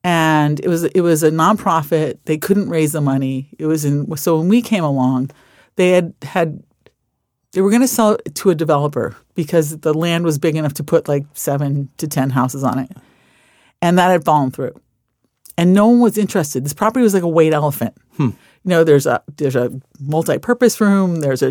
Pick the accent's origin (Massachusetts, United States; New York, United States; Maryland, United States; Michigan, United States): New York, United States; And I sound like a total Californian. I'm from New York and I'm not a tree hugger.